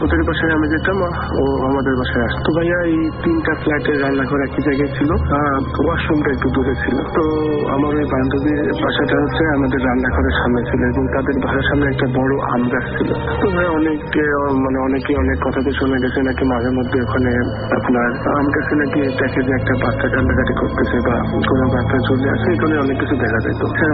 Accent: Sirajganj, Rajshahi Division, Bangladesh; now in Dhaka, Bangladesh; ভাই আমার দেশের পাশে পাতলাকা হওয়া সত্ত্বেও আমার বাবা চাকরি সুবাদে আমি সিরাজগঞ্জে বড় হয়েছি। তো এখন ঢাকার একটা প্রাইভেট ইউনিভার্সিটিতে লেখাপড়া করতেছি।

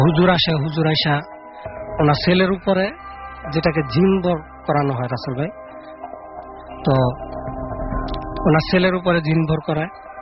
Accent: Narayanganj, Dhaka Division, Bangladesh; আমার বাসা নারায়ণগঞ্জের 2500।

